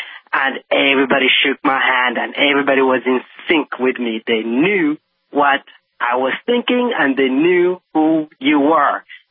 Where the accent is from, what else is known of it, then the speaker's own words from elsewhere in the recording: Virginia, United States; now in Slovakia; I'm originally from Virginia. I moved to Slovakia in 2020